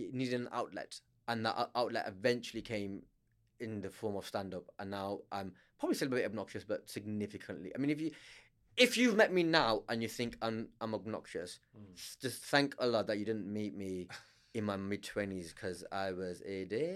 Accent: Blackburn, North West England, United Kingdom; Yeah, I'm from Blackburn.

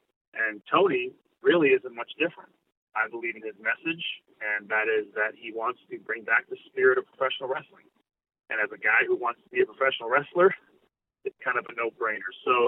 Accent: Canada; being a Canadian, it's massive.

